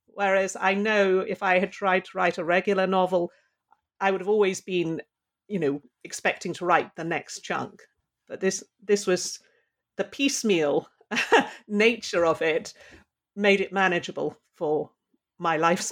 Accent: London, United Kingdom; And my mother was Irish. And although I grew up in London, she kept her Irish passport all her life.

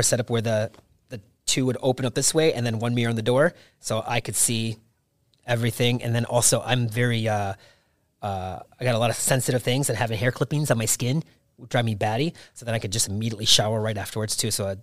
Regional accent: Michigan, United States; From Michigan. Made in the Philippines, born in Michigan.

